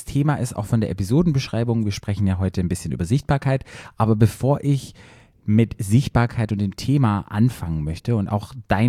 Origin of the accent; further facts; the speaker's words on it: Baden-Württemberg, Germany; ich komme ja aus dem Dorf, aus dem Schwarzwald.